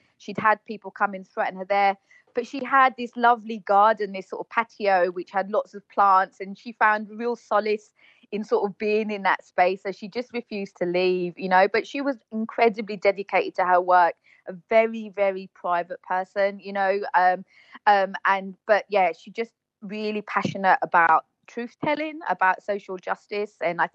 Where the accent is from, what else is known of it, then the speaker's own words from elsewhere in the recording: United Kingdom; you can hear that I'm British.